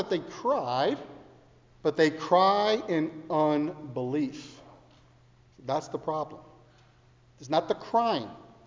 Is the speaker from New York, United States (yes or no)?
yes; New York City, New York, United States; I still remember growing up in New York City.